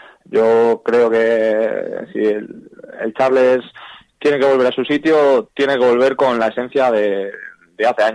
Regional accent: Laredo, Cantabria, Spain; el Laredo siempre va a estar ahí. Para mí es el equipo de mi pueblo

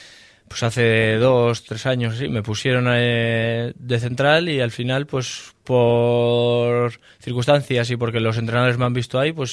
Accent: Laredo, Cantabria, Spain; pues al final para alguien de Laredo, jugar en Laredo

